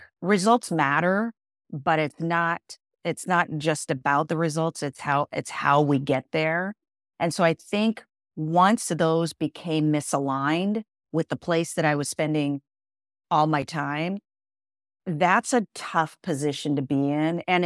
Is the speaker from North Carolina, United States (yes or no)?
no; Spokane, Washington, United States; I grew up in Spokane, Washington, so Eastern Washington, pretty idyllic upbringing.